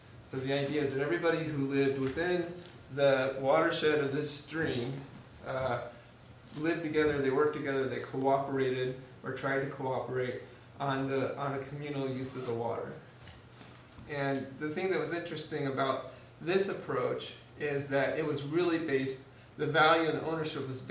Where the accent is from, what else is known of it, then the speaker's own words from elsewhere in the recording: Missouri, United States; also born or lived in Colorado; My background is I grew up in Missouri, spent a lot of years in Colorado, a few years overseas